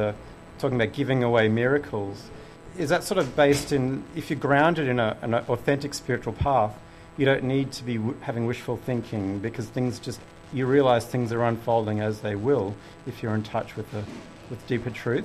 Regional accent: Australia; a sensitive male growing up in Australia

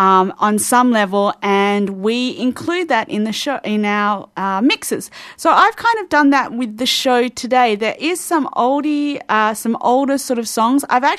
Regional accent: Australia; I'm very proud to say that the singer on this song is actually an Australian from my home country.

